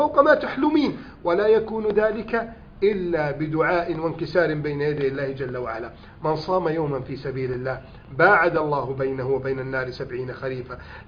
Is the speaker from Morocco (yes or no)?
no; Egypt; بلدنا مصر